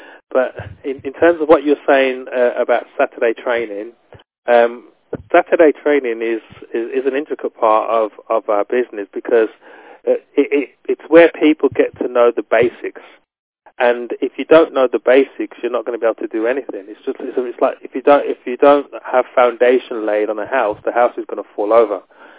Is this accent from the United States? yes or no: no; Waltham Abbey, East of England, United Kingdom; I'm from Waltham Abbey in the UK.